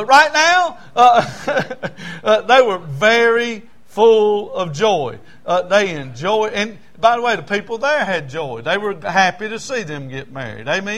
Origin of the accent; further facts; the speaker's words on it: Lancaster, South Carolina, United States; I'm from Lancaster. I was educated in South Carolina schools.